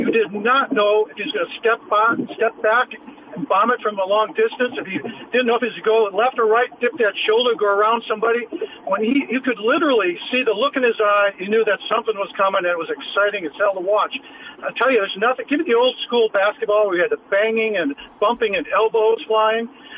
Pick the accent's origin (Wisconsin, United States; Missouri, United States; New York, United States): Wisconsin, United States; Milwaukee; Hey, listen, I mentioned in the past I grew up in Milwaukee. I was there.